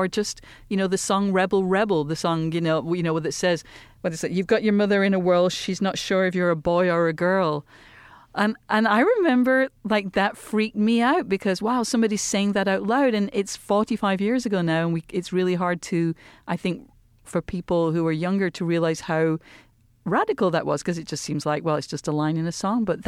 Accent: United Kingdom; I mean, I remember growing up in Britain watching Top of the Pops.

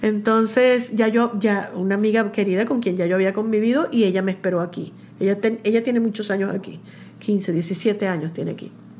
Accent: Venezuela; qué chévere somos los venezolanos.

